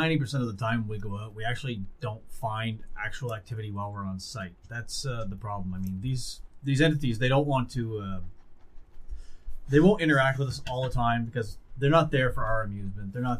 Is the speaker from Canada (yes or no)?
yes; New Brunswick, Canada; And at 15, I lived in a house in my hometown of New Brunswick